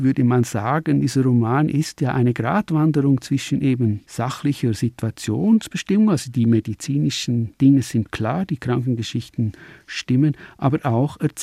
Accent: Swiss Alps, Switzerland; ich komme aus den Schweizer Bergen

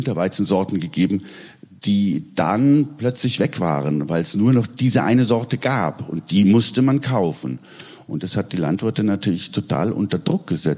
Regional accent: Bavaria, Germany; Und das hat in dem Dorf, wo ich aufgewachsen bin, quasi, das war möglich, weil das ist in Stadtnähe Augsburg, 12, 14 Kilometer.

